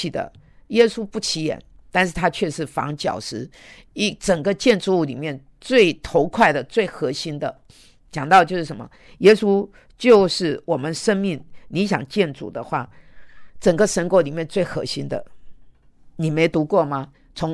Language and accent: Chinese; China; 就好像我们中国人是很讨厌日本人